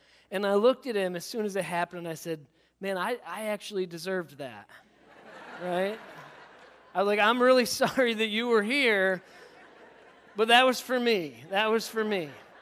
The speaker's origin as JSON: {"language": "English", "town": "Perry", "country": "United States", "tie": "born or raised there", "said": "So when I was in high school, I grew up in Perry, as a lot of you know"}